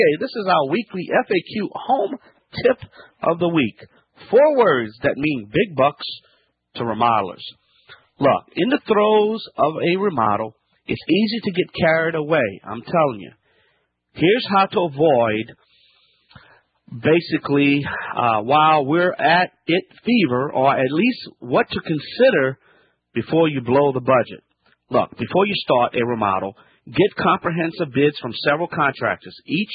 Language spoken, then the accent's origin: English; Louisiana, United States; from the Bayou Land.